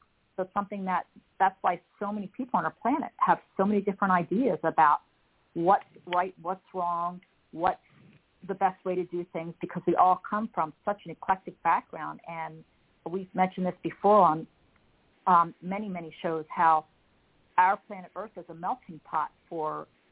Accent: New Jersey, United States; also born or lived in Florida; I grew up in New Jersey and I had a creek in my backyard, and I saw a lighted object flying, hovering above the creek for a while.

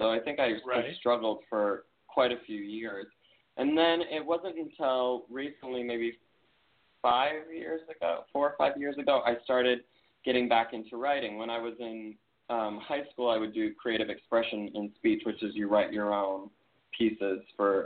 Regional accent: Minnesota, United States; moved away as an adult; now in Los Angeles, United States; When I was growing up in Minnesota, I actually wasn't out.

